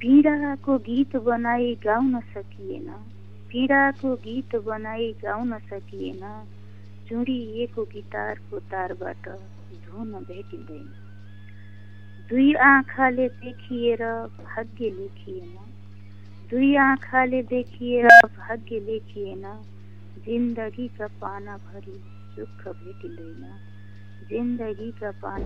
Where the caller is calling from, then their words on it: Lekhbesi, Karnali Province, Nepal; म लेखबेसी नौदेखि